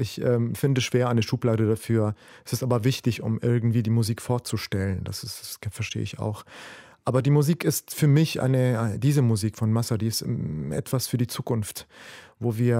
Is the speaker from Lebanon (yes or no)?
yes; Lebanon; moved away as an adult; now in Germany; Ich bin im Krieg in Libanon aufgewachsen und das war immer unerwartet, was am nächsten Tag kam.